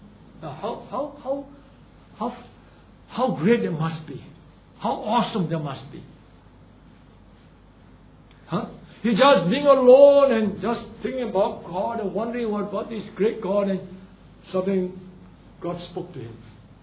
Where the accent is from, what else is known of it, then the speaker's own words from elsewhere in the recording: Singapore; Here, for example, in Singapore, we Chinese identify as Chinese Singaporean, right?